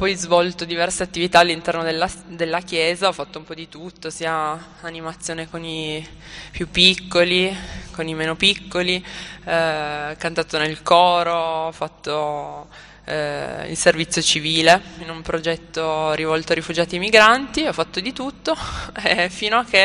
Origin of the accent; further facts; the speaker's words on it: Turin, Piedmont, Italy; ho 27 anni, sono di Torino